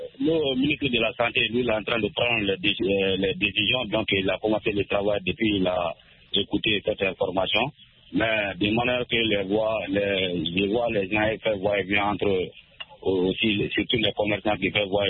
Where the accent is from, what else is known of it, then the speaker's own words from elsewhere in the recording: Kanyoumé, Mali; Oui, effectivement. Toujours dans mon village natal.